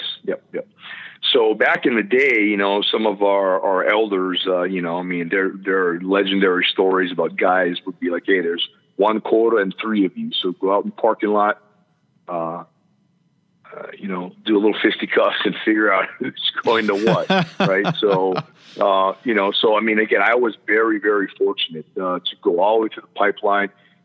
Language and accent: English; Kailua, Hawaii, United States; a local boy from here, from Kailua, my hometown, who was an Eagle Scout.